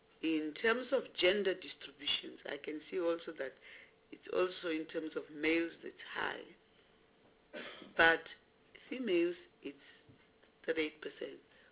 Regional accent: Northern Cape, South Africa; And I come from Northern Cape.

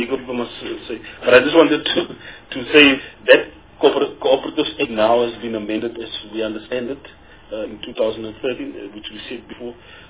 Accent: South Africa; Because we are adding as a South African person, the issue about cooperatives

